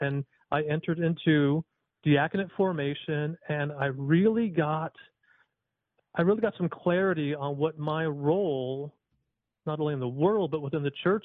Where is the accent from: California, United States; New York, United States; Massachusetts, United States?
California, United States; Dana Point; You know, I'm a surfer boy. I grew up in Dana Point.